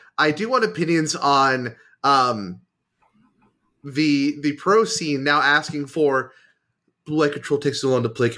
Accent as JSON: {"language": "English", "town": "Houston", "region": "Texas", "country": "United States", "said": "anytime we go to an event and you'd say, oh, I'm from Houston, they say, oh, is such and such in your crew?"}